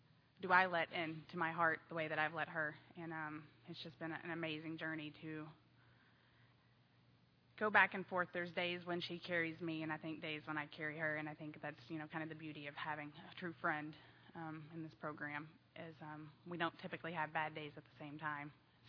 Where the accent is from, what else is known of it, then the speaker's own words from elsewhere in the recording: Kentucky, United States; Because, you know, where I am from Kentucky, we didn't have field parties, we had mountain parties on top of strip club.